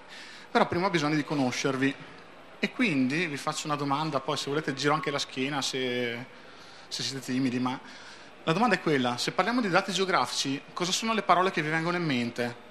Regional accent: Trento, Trentino-Alto Adige, Italy; vengo da Trento

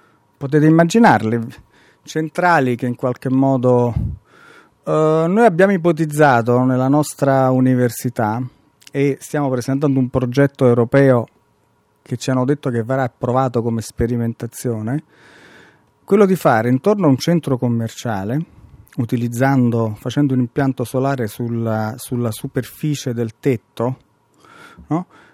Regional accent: Campania, Italy; Nel sud Italia, per fare, in Campania in particolare, la mia terra, così ne posso parlare male, no?

